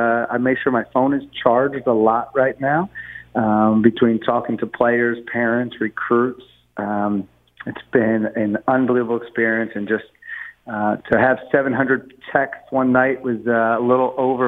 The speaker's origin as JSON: {"language": "English", "region": "Pennsylvania", "country": "United States", "tie": "born or raised there", "said": "as a kid growing up in Bucks County, to become the head coach at Temple"}